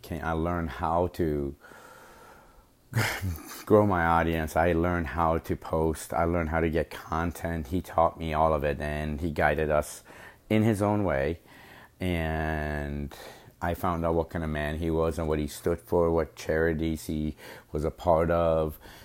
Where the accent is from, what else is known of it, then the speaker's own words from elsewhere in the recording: Iran; I was born in Iran in 1965 to a wealthy family. That my father was an engineer, and we lived a very good life in Iran.